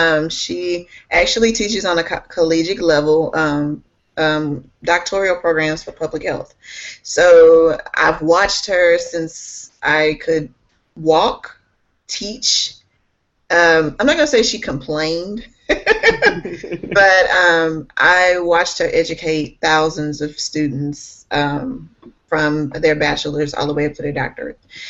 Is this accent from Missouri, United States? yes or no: no; Texas, United States; I'm originally from Texas. So I came back home, and I jumped right in, started at a charter school